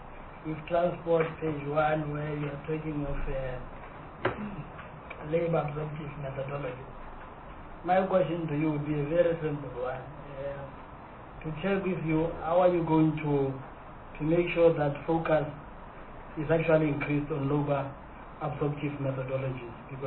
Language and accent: English; Free State, South Africa; Because originally, I'm a rural boy, like other members here. And originally, I come from the Free State, even though I came here with the housing ticket. So I still have soft spot for Free State.